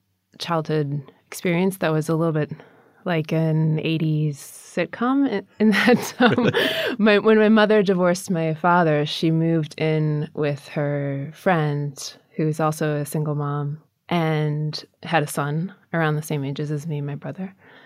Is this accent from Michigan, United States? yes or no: no; Minnesota, United States; In Minnesota.